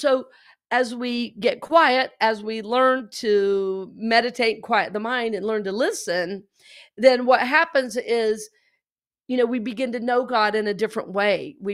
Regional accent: Red Oak, Georgia, United States; you know, I'm from Red Oak, Georgia. I cannot fathom what this is.

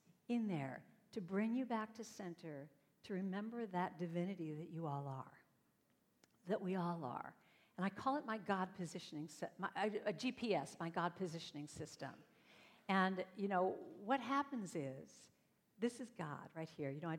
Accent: Hollywood, California, United States; I grew up in Hollywood, yes, people are actually born there, I grew up in Hollywood, California

